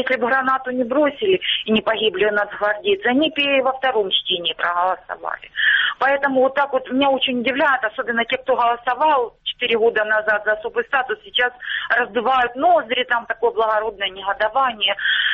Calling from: Starobilsk, Luhansk Oblast, Ukraine; Добрый день, Луганщина, Старобельск.

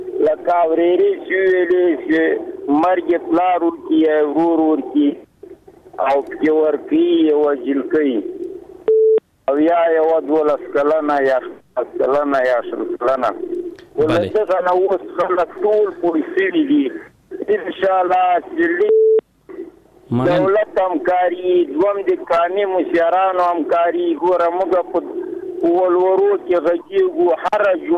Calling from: Paktia, Afghanistan; زه د پکتیا دی ولایت

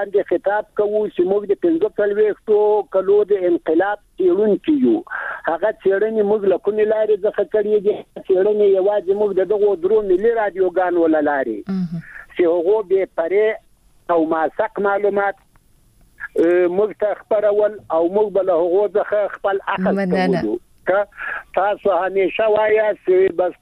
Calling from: Ghazni, Afghanistan; د غزنی د ولایت د ناوی د ولسوالینا

